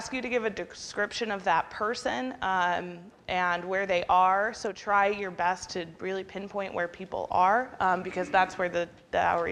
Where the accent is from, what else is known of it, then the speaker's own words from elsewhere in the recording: Tully, New York, United States; I grew up in Tully.